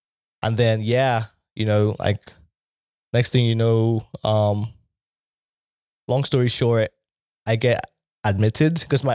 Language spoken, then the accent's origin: English; Lagos, Nigeria; I was born in Lagos, mainland, you know, Agege side.